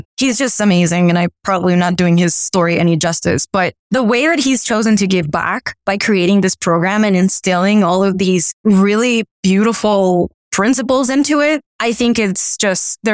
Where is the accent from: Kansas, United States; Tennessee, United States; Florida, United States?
Florida, United States; Miami; I grew up in Miami. And so we were meeting teams from like Iowa and like California.